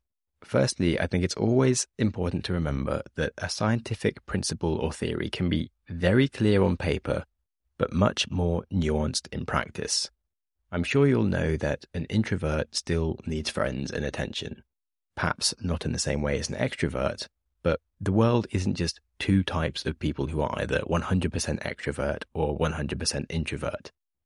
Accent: United Kingdom; but since the Brexit referendum, as a British person, I have become more insecure about dating European partners

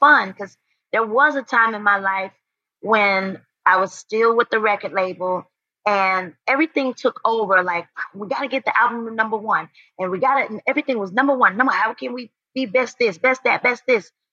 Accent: High Point, North Carolina, United States; I'm from High Point, North Carolina. This was my first time being in front of cameras.

